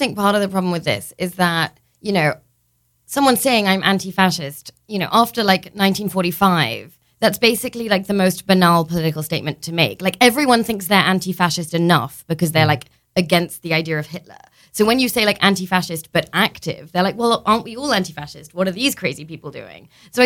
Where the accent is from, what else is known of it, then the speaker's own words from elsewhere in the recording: United Kingdom; I'm British, as you can hear, put my vote in, my postal vote